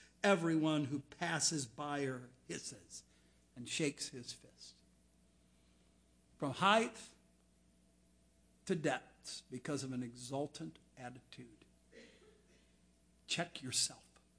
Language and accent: English; United States; I'm an American. I'm through and through.